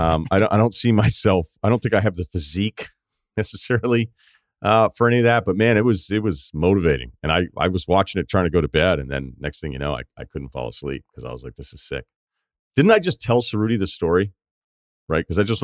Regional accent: Massachusetts, United States; I'm from Massachusetts. I love the city, but you know, it's not like I'm a New York City person at all.

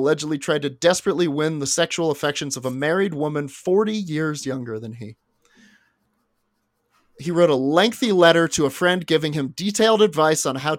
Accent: Scotland, United Kingdom; I'm from Scotland.

